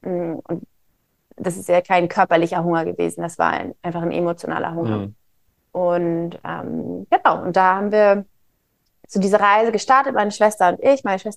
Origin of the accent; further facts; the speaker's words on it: Hamburg, Germany; born there; Ich bin in Hamburg geboren